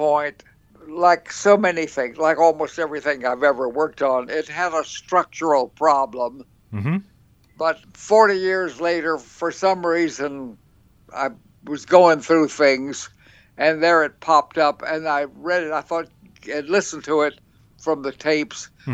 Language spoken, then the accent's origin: English; Texas, United States; growing up in West Texas, the only theater we ever saw, there was one company that did a tent show